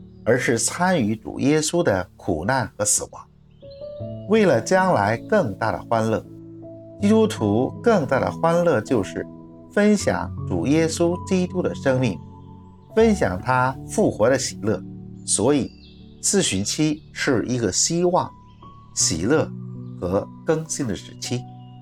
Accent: China; 认罪和悔改对每个人而言都是一个挑战，而对于我们中国人而言好像特别难。

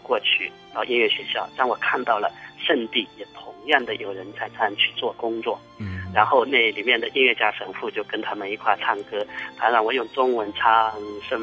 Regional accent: China; 我是大陆来的。

